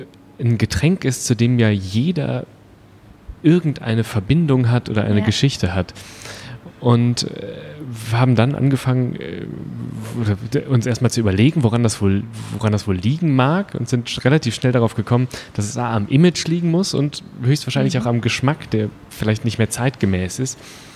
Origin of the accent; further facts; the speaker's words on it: Krefeld, North Rhine-Westphalia, Germany; Wir zu dritt, also Christopher und Sebastian aus Düsseldorf oder dem Umkreis und ich aus Krefeld. Das heißt, wir sind sehr zu Hause da in der Gegend und im Dialekt hin und wieder.